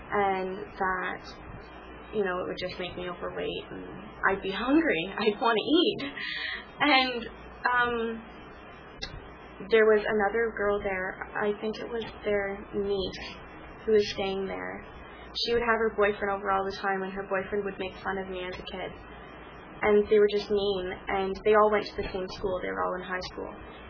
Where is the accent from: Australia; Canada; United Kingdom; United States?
Canada; Toronto, Ontario; this was Keswick I was in, and I'm from Toronto.